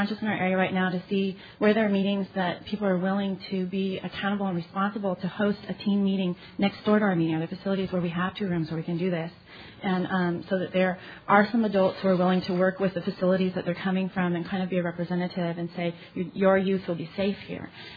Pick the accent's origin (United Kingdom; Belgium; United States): United States; Hawaii; I'm an addict from the Big Island.